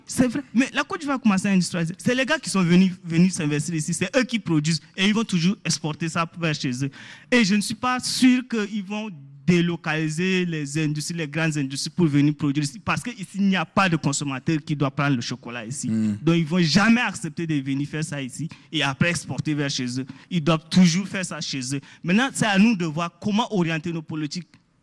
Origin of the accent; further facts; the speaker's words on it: Chad; Aujourd'hui, moi, je suis du Tchad. Quand je viens ici à l'aéroport, j'ai du mal à échanger